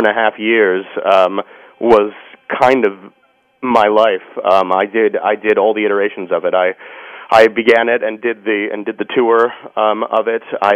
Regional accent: Rochester, Michigan, United States; Well, I grew up in Michigan. I grew up about 40 minutes north of Detroit, a town called Rochester.

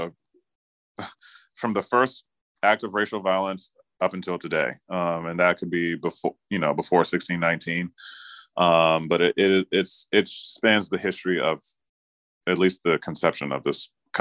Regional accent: Chesterfield County, Virginia, United States; Yep, I was born in Petersburg, Virginia. I grew up in Chesterfield County, Virginia, which is the county just south of Richmond.

